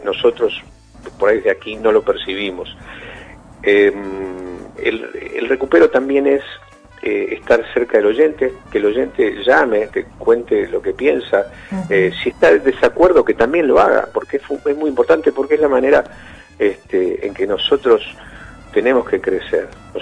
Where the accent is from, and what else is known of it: Argentina